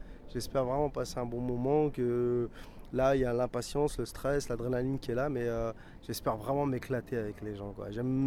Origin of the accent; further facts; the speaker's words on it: France; je suis français, je suis d'origine marocaine et d'adoption portugaise.